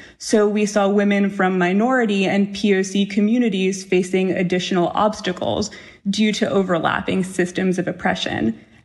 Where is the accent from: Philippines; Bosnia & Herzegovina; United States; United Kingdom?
United States; the United States, which is not only my home country